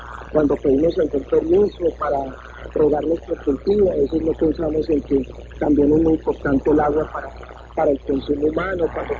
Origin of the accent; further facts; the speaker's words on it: Cali, Valle del Cauca, Colombia; Yo soy caleño, amo mi ciudad.